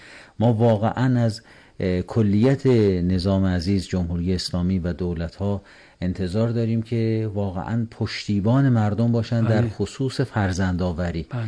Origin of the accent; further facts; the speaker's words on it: Iran; من نگران به عنوان یک ایرانی نگران این هستم